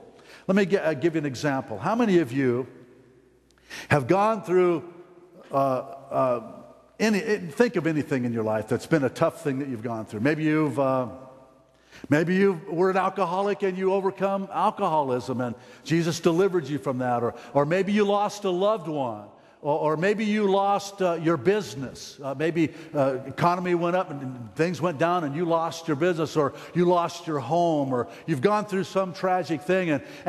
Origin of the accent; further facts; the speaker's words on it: Ireland; Coming from a long line. I was Irish. What do you expect? Well, I'm still Irish, but I'm changed. I'm born again Irish.